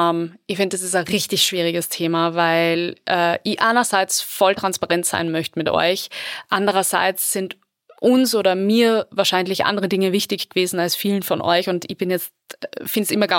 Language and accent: German; Upper Austria, Austria; Es ist bei uns in Oberösterreich trotzdem sicher eins der größten Brauthäuser mit der größten Auswahl auch.